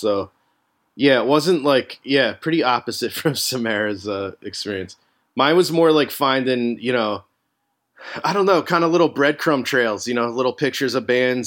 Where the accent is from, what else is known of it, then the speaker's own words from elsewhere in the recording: New Jersey, United States; You know, because I was from Jersey. When I was like 10, I liked like hair metal and shit.